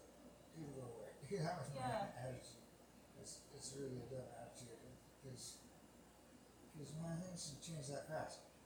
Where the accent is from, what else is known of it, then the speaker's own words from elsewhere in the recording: Longview, Washington, United States; born there; Well, actually, I was born in Longview, Washington.